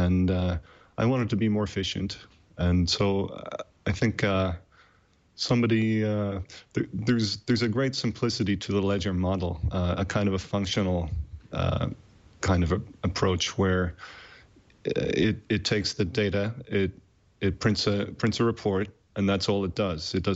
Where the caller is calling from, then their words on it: Los Angeles, California, United States; I'm speaking from Del Rey in Los Angeles, which is... Not too far from Marina Del Rey.